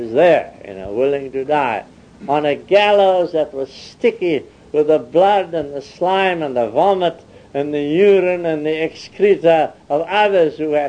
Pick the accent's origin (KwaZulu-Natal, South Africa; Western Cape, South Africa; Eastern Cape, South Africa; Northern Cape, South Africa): Eastern Cape, South Africa; Port Elizabeth; He was hanged, came from my hometown, Port Elizabeth, was hanged in Pretoria.